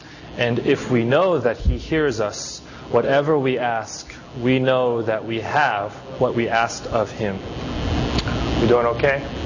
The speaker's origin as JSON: {"language": "English", "town": "Los Angeles", "region": "California", "country": "United States", "tie": "born or raised there", "said": "I grew up in Los Angeles, and not the best part of town"}